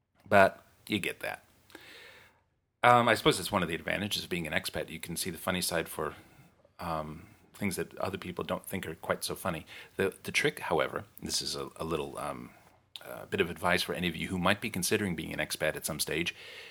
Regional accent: New Zealand; also born or lived in United States; Because as a New Zealander by way of America, I find the whole Australia-New Zealand rivalry thing a bit funny.

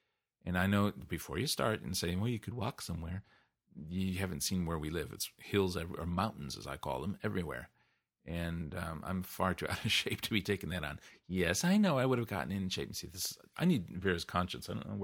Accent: Midwest, United States; I come from the Midwest of the U.S., I still to this day find it a bit exotic to have a barbecue on my birthday

